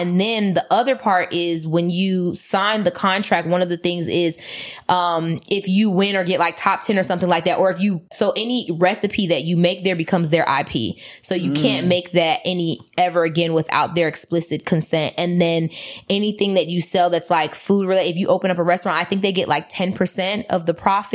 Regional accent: Miami, Florida, United States; I'm this ghetto ass girl from Miami

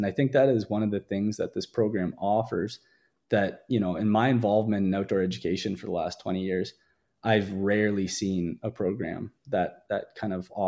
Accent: Ontario, Canada; I grew up in Ontario, and the schools that I attended there, you couldn't cross the street without three or four permission slips being signed.

